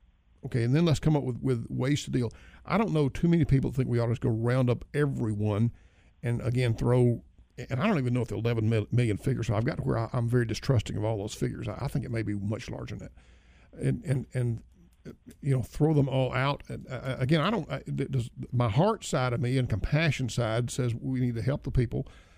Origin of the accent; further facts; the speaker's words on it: United States; Again, I'm not asking you for legislation on this, but just as an American, how do we deal with that?